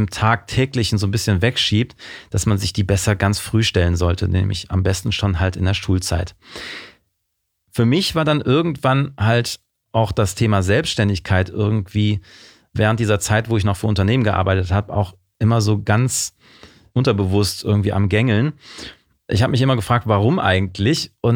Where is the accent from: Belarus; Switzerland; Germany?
Germany; Mönchengladbach, North Rhine-Westphalia; Aufgewachsen bin ich in Mönchengladbach